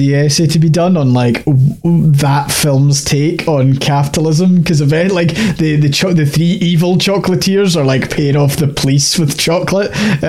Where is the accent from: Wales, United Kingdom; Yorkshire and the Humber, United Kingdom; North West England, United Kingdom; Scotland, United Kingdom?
Scotland, United Kingdom; I'm Scottish.